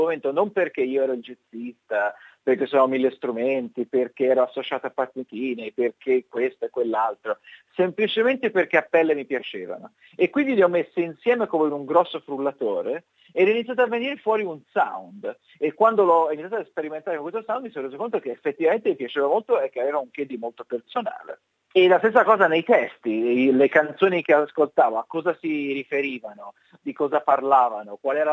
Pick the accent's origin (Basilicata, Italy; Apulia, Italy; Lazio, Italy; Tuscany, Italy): Tuscany, Italy; Io sono cresciuto in Toscana tra Pisa e Firenze.